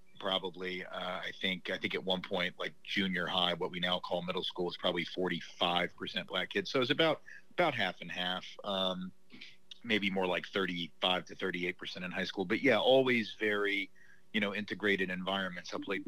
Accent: Nashville, Tennessee, United States; I'm from Nashville, Tennessee. I grew up here, which is where I live again now.

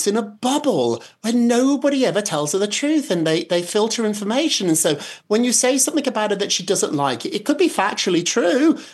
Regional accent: United Kingdom; I grew up in Britain

